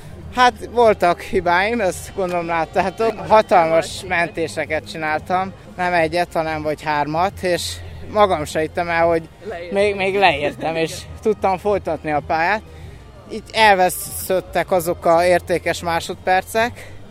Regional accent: Miskolc, Borsod-Abaúj-Zemplén, Hungary; mivel én bánkúti gyerek vagyok. Miskolcról nőttem föl

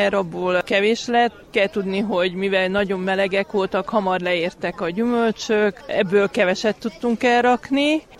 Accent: Kénos, Harghita, Romania; Kénosból jöttem.

